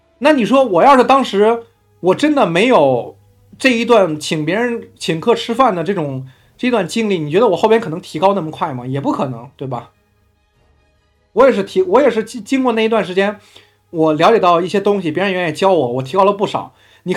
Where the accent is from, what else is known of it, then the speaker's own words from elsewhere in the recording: Beijing, China; 我从小在北京长大，你让我去其他地方行，但你要让我长时间在一个地方住，我别的地方住我住不了，我还是喜欢跟北京待着，因为我感觉我家也在这边